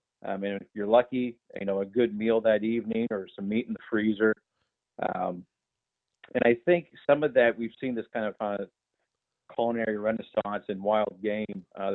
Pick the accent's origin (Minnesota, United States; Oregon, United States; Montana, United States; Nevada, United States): Oregon, United States; I'm actually originally from Oregon, but currently living in Northern Virginia.